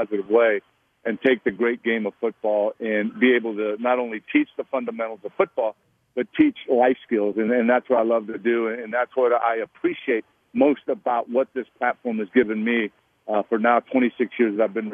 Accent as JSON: {"language": "English", "country": "United States", "tie": "born there", "said": "I was actually born in the States. I'm an American, but of, you know, Mexican descent."}